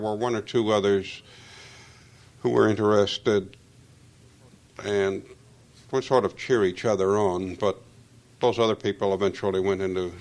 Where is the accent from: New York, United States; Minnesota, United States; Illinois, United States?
Minnesota, United States; Northfield; which I think of as my hometown, in the 1940s and 1950s.